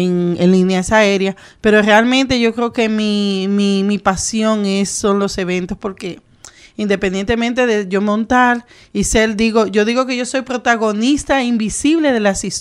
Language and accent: Spanish; Santo Domingo, Dominican Republic; moved away as an adult; now in Madrid, Spain; salí de Santo Domingo, llegué a Madrid por amor, porque me fui